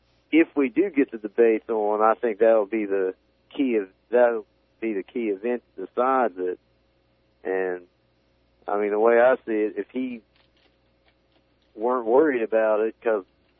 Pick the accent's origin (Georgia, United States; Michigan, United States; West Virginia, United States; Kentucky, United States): West Virginia, United States; I'm originally from Nicholas County and not Jackson County